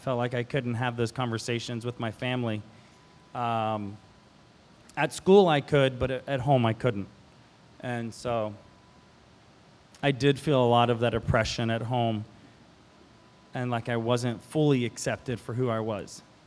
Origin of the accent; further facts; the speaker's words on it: Mississippi, United States; now in Mobile, United States; I live in Mobile, Alabama. I was born and raised in Mississippi. I grew up in an Episcopal church my whole life.